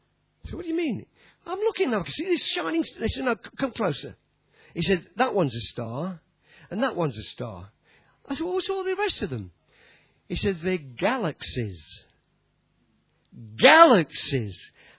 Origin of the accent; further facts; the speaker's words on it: England, United Kingdom; accent: English; I'm English, you see. So I've got still. Have you noticed I've got a bit of an English accent?